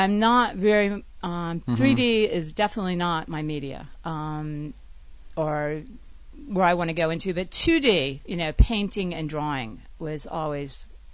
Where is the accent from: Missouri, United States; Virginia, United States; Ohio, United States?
Virginia, United States; Norfolk; after I was raised in Norfolk, and I wanted to go to art school